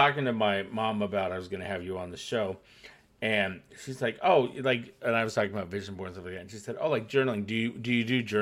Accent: Iowa, United States; also born or lived in New York / Los Angeles; now in Texas, United States; And for me, it's like, I'm from Iowa originally. I said pop all the time.

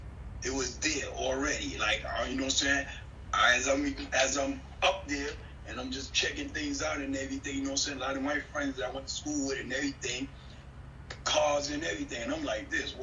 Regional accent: Queens, New York, United States; I'm born and raised in Southside Jamaica, Queens. Grew up there doing the norm, you know what I'm saying?

